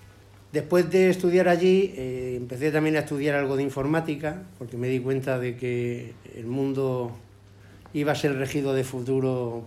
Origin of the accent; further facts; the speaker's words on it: Elche, Valencian Community, Spain; now in Madrid, Spain; Seguí mis estudios aquí en Madrid, luego aprobé unas oposiciones y volví a mi tierra a una agencia que es muy grande, que es la agencia de Elche.